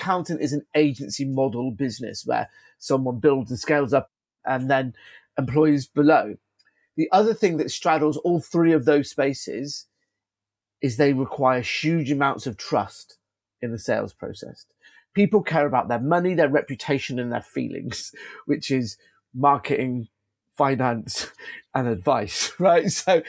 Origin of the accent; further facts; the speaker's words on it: South West England, United Kingdom; I'm from Wiltshire, which is the Southwest to anyone other than people that live in the Southwest, right?